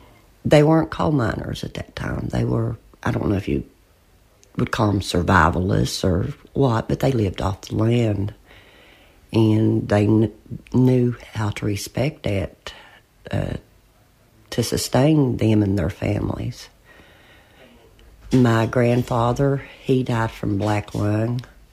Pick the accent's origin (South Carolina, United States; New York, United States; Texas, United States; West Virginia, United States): West Virginia, United States; Rock Creek; I'm from Rock Creek, West Virginia, born and raised here, so basically I've been here all my life.